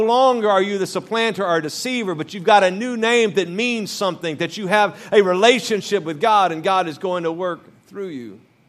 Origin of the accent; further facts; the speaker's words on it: Louisiana, United States; I was raised in Louisiana where every soda is a Coke.